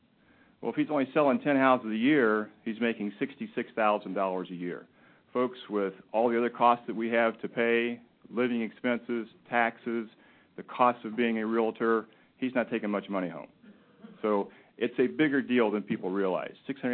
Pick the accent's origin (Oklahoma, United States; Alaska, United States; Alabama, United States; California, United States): Alaska, United States; Wasilla; I'm from Wasilla, Alaska.